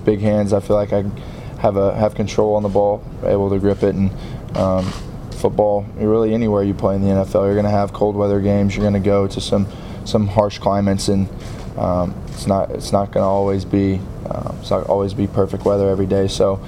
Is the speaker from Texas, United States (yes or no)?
yes; Kerrville, Texas, United States